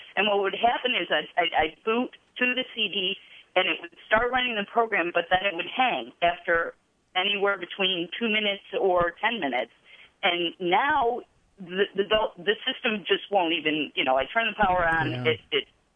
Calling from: Henrietta, New York, United States; Lovely Henrietta.

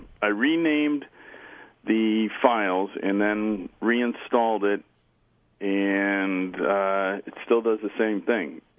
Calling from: Manlius, New York, United States; Manlius, over near Syracuse.

